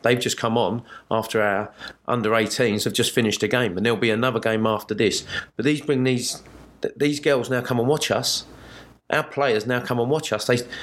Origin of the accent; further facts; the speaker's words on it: London, United Kingdom; I went to Tottenham, I was against a load of people because I was coming from South London into North London.